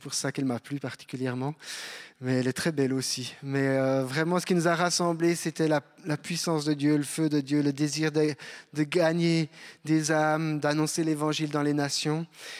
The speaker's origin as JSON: {"language": "French", "region": "Jura", "country": "Switzerland", "tie": "born or raised there", "also_born_or_lived": "Geneva", "said": "je viens du canton du Jura. J'habite à côté de Porrentruy dans un village qui s'appelle Cornolles. J'ai grandi dans cette région-là et puis ensuite j'ai fait mes études ici à Genève"}